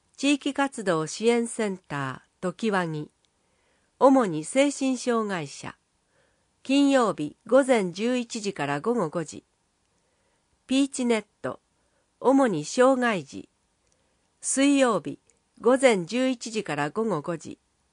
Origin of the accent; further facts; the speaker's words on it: Tondabayashi, Osaka, Japan; 私たちのふるさと富田林がきらめきの町として光り輝き続けることができるよう